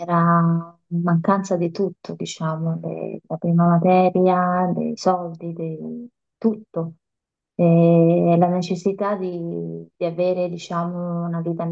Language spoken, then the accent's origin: Italian; Romania; Italian is a second language; now in Italy; Io vengo da Romania.